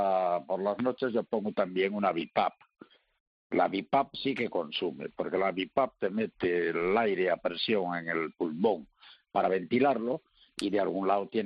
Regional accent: Cospeito, Galicia, Spain; also born or lived in Santiago de Compostela; Me tuve que ir a vivir a Santiago, porque yo soy del Ayuntamiento de Cospeito, en la provincia de Lugo.

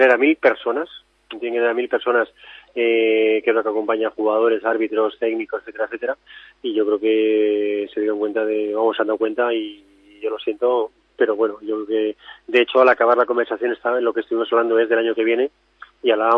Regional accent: Community of Madrid, Spain; y como madrileño, les agradezco mucho el intento de haber intentado hacer el campeonato

